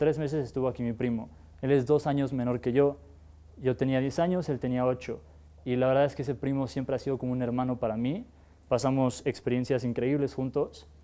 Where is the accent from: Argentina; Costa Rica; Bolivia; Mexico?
Mexico; Mexico City; also born or lived in United States; Yo nací en Estados Unidos cuando mi papá estaba haciendo el doctorado